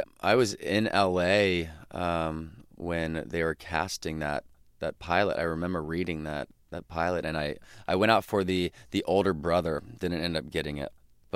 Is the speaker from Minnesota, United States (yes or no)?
no; Idaho, United States; throughout my entire life growing up in Idaho, we would go, you know, to his congregation every week